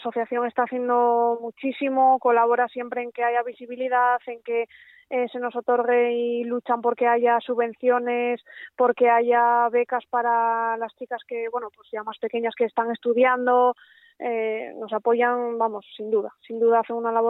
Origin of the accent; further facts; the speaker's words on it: Pola de Siero, Asturias, Spain; Pola de Siero, que es de donde soy yo.